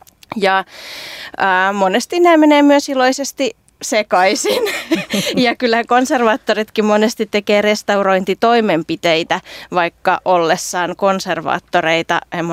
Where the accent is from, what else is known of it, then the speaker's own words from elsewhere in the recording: Saint Petersburg, Russia; now in Finland; mä oon asunut lapsena Pietarissa